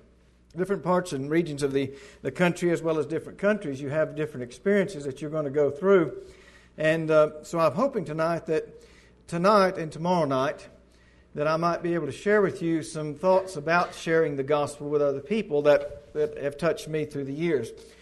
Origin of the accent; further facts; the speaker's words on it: Arkansas, United States; I'm from Arkansas, and it's been a lot of years since I was around some of these brethren here